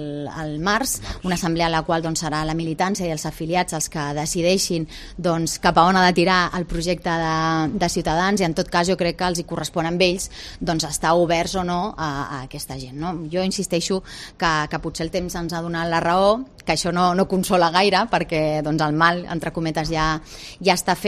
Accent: Catalonia, Spain; jo sóc catalana, no m'agradaria ser de cap altre lloc, però és que també em sento espanyola i no vull deixar de formar part, ni tampoc vull jo em sento orgullosa de les meves arrels. Jo tinc família astúria, tinc família a Andalusia

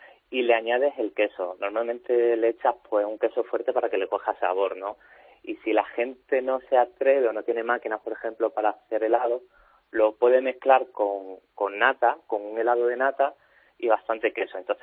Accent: Cáceres, Extremadura, Spain; Soy de Cáceres, sí.

